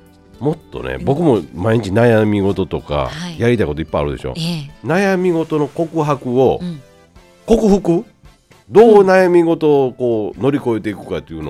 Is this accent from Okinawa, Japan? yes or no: no; Nara, Japan; 毎年正月は奈良県出身なんで